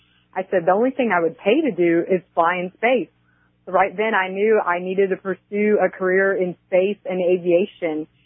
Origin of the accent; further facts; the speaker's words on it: Houston, Texas, United States; My inspiration came from just growing up in Houston, Texas, right by NASA, going to air shows with my family.